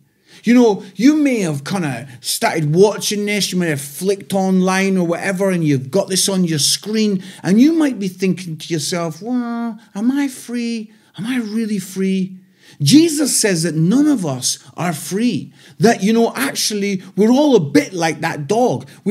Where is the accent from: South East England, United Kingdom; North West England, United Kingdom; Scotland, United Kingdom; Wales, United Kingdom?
Scotland, United Kingdom; And I'm Scottish